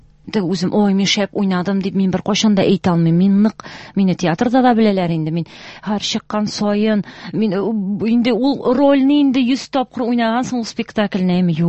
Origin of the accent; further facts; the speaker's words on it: Menzelinsk, Tatarstan, Russia; born there; мин инде Минзәләдә туганмын. Безнең элек инде авылыбыз Минзәлә районына кергән булган 87 елга кадәр, аннан соң Тукай районына күчкән. Мин инде Минзәлә кызы дип тә әйтергә булам.